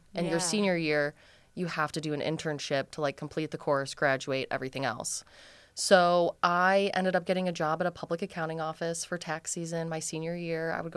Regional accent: Toledo, Ohio, United States; Never wanted to leave Toledo. And I was kind of lucky. Like, I grew up in Point Place when I was really little, moved to Sylvania.

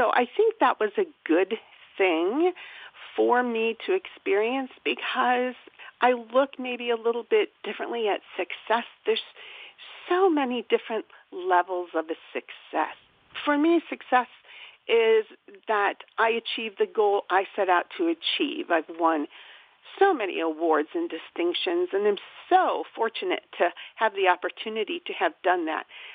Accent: Toledo, Ohio, United States; I was born and raised in East Toledo. I grew up a poor girl.

